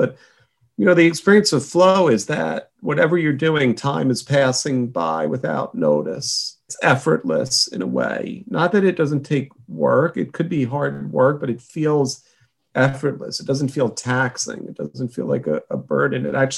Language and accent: English; Queens, New York, United States; Yeah, born in Queens, New York. Like the fact that I'm a native New Yorker. Still live in Manhattan these days.